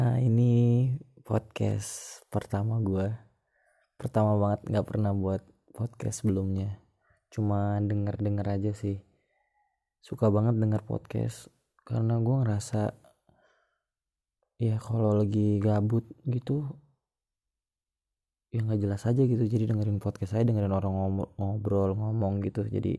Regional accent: Jakarta, Indonesia; born there; also born or lived in Tangerang; now in Bali, Indonesia; Oh ya, gue lahir di Jakarta, tinggal di Tangerang. Sekarang gue ngerantau, gue lagi di Bali sekarang.

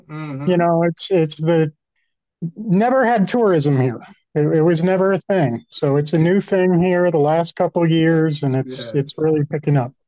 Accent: Florida, United States; So I grew up in Florida. I had a pretty tough upbringing because I did go to regular school.

